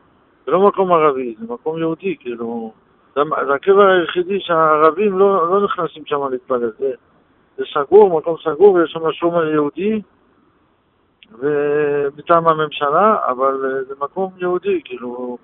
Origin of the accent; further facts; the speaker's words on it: France; לא, אני צרפתי.